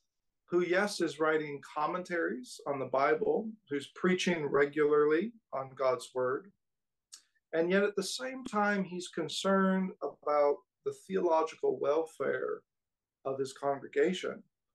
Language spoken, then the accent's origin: English; California, United States; now in Kansas City, United States; I'm from California originally, and though I'm now in Kansas City and love the Midwest. I grew up in more or less just a free church type environment.